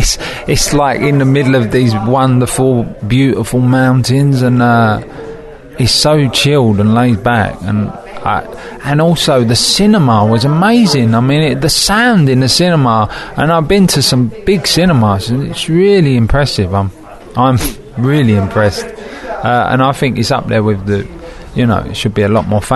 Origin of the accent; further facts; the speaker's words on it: London, United Kingdom; I come from London, and a big urban city like